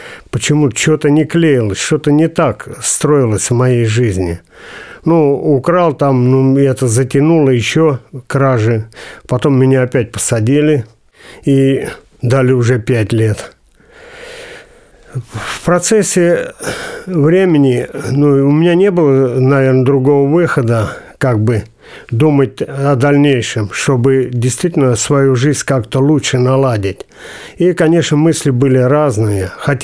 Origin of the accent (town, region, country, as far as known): Tula Oblast, Russia; born or raised there